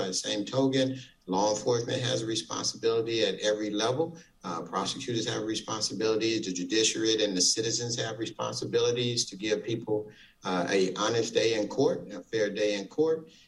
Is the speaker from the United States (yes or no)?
yes; Chicago, Illinois, United States; It has been ever since I was a young kid growing up in Chicago.